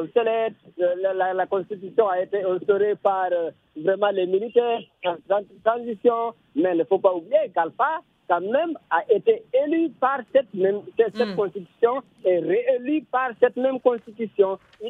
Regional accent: Guinea; parce que je suis originaire de la Guinée.

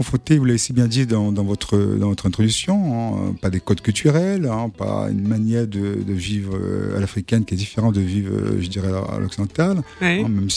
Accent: Reims, Grand Est, France; je suis né à Reims, la ville du Sacre, hein, la ville de Champagne, hein.

